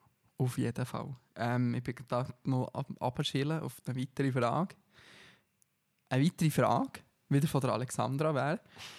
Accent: Grenchen, Solothurn, Switzerland; So als Schweizer, wo man das Meer nicht kennt, ist das schon immer beeindruckend.

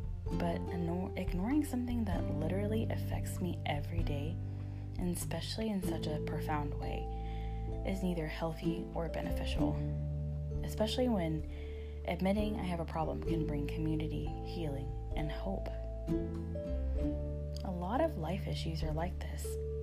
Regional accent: Texas, United States; Growing up in Texas, I was pretty much raised on chips and salsa

